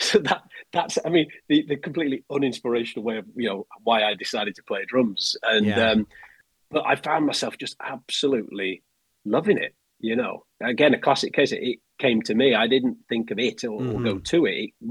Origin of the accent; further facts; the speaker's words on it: South West England, United Kingdom; born there; I was born in Cornwall, which is right down in the southwest, which is kind of like, I guess, in terms of you would compare it to the States, that's the chilled out, laid back bit.